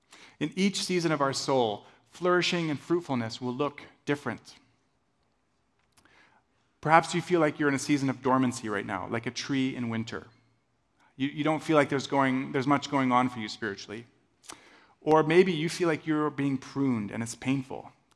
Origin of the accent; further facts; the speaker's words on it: Tanzania; Growing up in Tanzania as a child, sometimes we would see women doing this kind of winnowing of grain.